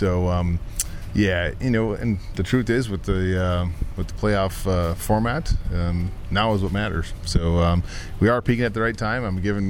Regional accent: Minnesota, United States; and I told him I'm from Minnesota. We don't know how to wear cowboy hats.

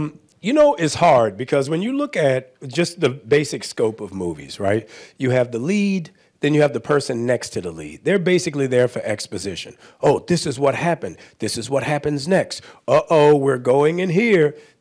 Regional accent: New Orleans, Louisiana, United States; Like, I'm from New Orleans, so my biggest goal was to perform every year at the kids' tent at Jazz Fest.

